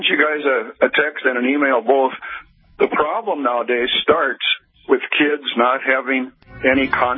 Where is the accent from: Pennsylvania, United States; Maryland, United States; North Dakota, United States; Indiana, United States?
North Dakota, United States; West Fargo; When I grew up in West Fargo, you walked in the front door of our house, there was a closet off to the right there, a coat closet.